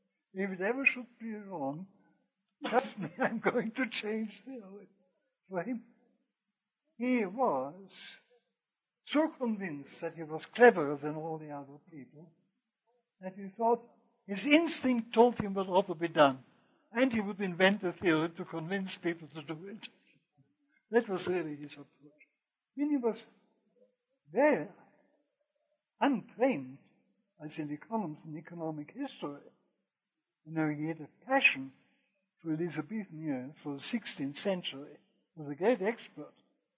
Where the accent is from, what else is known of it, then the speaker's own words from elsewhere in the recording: Vienna, Austria; I was born in Vienna, but my father earned his living as a medical officer of health, doctor.